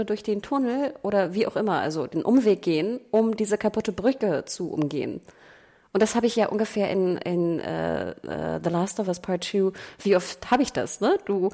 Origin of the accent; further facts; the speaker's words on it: Hamburg, Germany; Also ich weiß nicht, als Hamburgerin würde ich sagen, ich habe immer einen Schirm dabei.